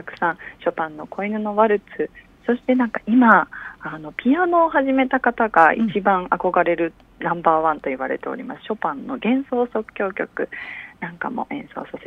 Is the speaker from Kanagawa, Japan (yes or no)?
no; Seto, Aichi, Japan; 瀬戸出身で、小さい頃はよく岩屋堂の川で遊んでおりました。